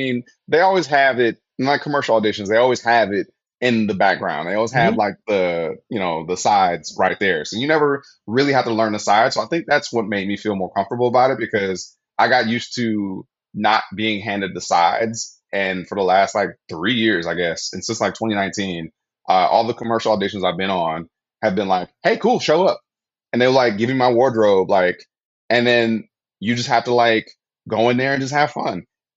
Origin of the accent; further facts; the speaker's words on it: Flint, Michigan, United States; I grew up in Flint, Michigan, obviously, you know, transcended past that, educated, all this shit, but I still have that inside me.